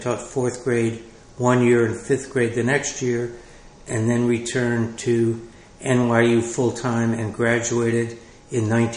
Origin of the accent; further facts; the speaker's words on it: Yonkers, New York, United States; And I grew up in Yonkers, New York, on the border of Bronxville, New York, and went to elementary school, PS8 in Yonkers.